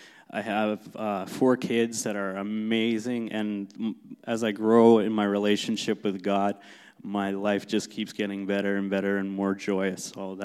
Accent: California, United States; I grew up, I was born in California. I was baptized a Pentecostal.

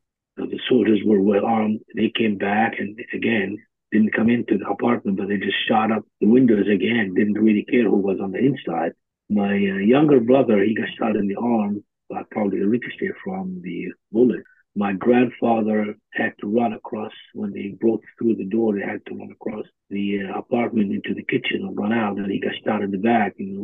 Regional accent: Jerusalem, Palestine; We come from a family that has been in Jerusalem since the late 1700s.

